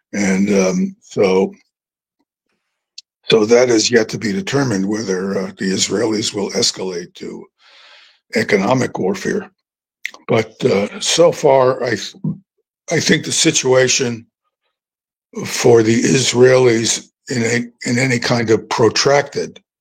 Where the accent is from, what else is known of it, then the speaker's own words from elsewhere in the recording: Brooklyn, New York, United States; And so I grew up in Brooklyn with a lot of these people, and it's an accurate description, I'm afraid.